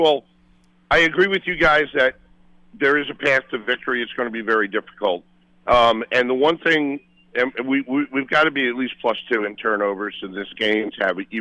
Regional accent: Brooklyn, New York, United States; And we grew up in Brooklyn where we all called each other

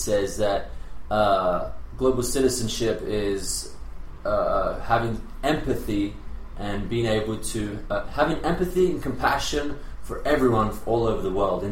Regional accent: Australia; Oh, well, it's just because I grew up in Australia, I think, like, you know, we jump around in kangaroos, you know, we walk around in the outback.

